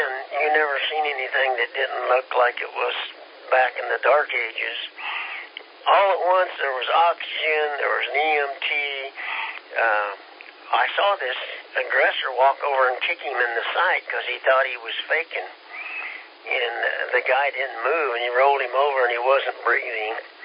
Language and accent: English; Kansas, United States; I was from Kansas. I didn't like swimming where something could eat you.